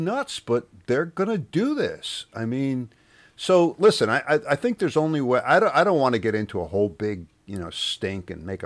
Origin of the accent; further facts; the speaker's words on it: New York, United States; accent: New York; You could hear my New York accent, which was still quite strong in 1976.